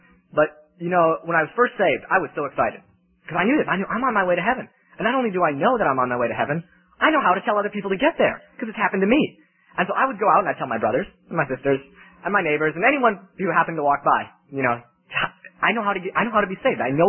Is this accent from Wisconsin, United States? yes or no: yes; Green Bay, Wisconsin, United States; I'm from Green Bay, Wisconsin, and it's a long ways down to Tuscaloosa, Alabama.